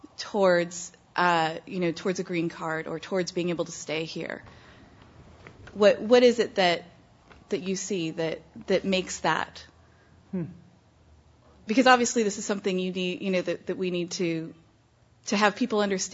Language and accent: English; Cupertino, California, United States; You know, I grew up in Cupertino, went to Monta Vista.